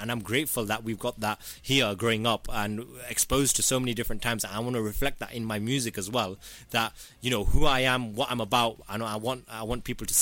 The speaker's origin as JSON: {"language": "English", "country": "United Kingdom", "tie": "born or raised there", "said": "You know, growing up in the UK as a Gujarati, as a British Asian, British South Asian, there's so many elements to our culture growing up in this country."}